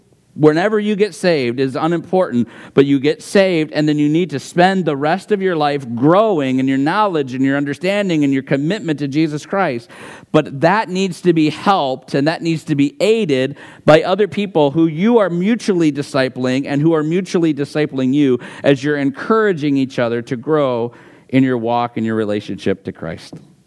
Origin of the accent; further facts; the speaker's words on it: Chicago, Illinois, United States; I'm from Chicago, so naturally we just didn't hit it off well.